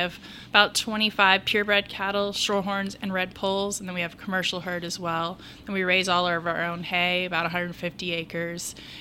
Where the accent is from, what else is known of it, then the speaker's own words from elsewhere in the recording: Kentucky, United States; I grew up in Oldham County, but I currently live in Shelby County with my husband and my three boys.